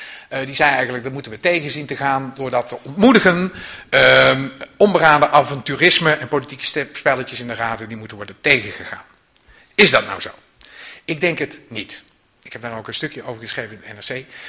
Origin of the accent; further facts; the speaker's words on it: Zundert, North Brabant, Netherlands; niet om nog eens een keer te zeggen dat ik uit Zundert kom.